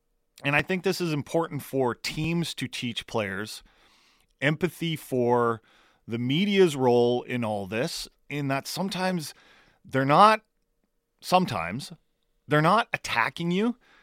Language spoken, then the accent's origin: English; Germany; it reminds me of the time when I was growing up in Germany.